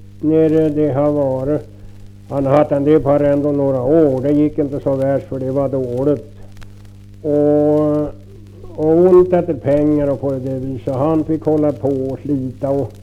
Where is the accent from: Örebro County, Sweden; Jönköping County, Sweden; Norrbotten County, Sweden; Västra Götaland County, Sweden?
Örebro County, Sweden; Kräcklinge; born there; Jag är född i Kräcklinge på Sörgården, strax runt i kyrkan. Det är den sönderste gården där i själva byn.